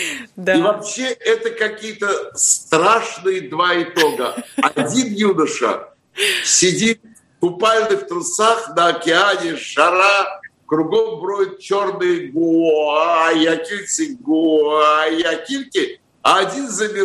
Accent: Guayaquil, Guayas, Ecuador; also born or lived in Baku; я вырос в Гуаякиле. Родом я из Баку, а жил, работал, окончил мединститут и высшую школу экономики в Гуаякиле.

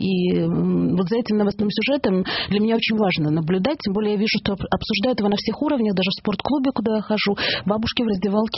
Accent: Odesa, Odesa Oblast, Ukraine; я родилась в Одессе.

